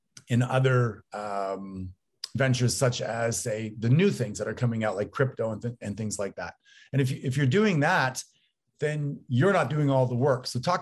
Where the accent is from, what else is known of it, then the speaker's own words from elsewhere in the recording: Canada; now in United States; because I'm Canadian, although I live down here in the States.